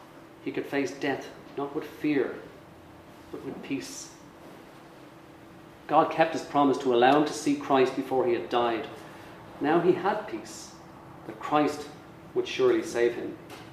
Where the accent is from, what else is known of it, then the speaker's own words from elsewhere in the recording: Dublin, Leinster, Ireland; which had come to Kilbarrack, where I grew up in Dublin.